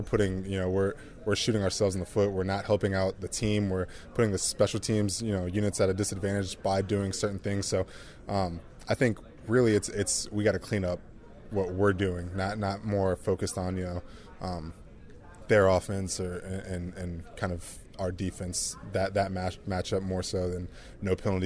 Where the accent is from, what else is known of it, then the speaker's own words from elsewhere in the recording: Georgia, United States; Born and raised in Georgia, so you're always kind of just trying to see something, trying to see a sporting event, or trying to go downtown as much as possible.